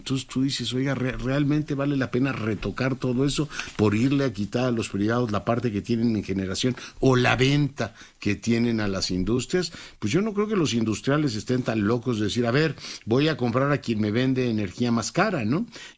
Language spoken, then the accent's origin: Spanish; Mexico; estoy en México y por supuesto soy mexicano y entiendo perfectamente cómo se hace la política en este país